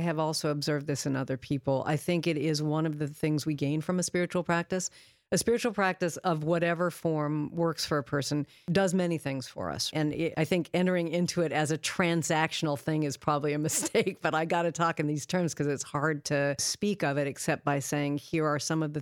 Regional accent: Spokane, Washington, United States; I'm white, and I grew up in Spokane, Washington, which is a pretty white city.

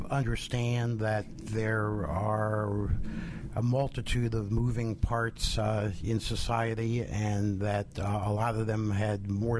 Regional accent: New Jersey, United States; From Bergen County, New Jersey, outside of New York City.

